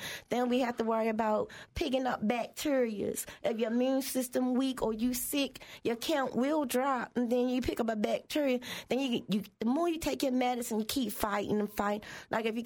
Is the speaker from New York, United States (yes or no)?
no; Maryland, United States; And I'm from Maryland, and we get snow.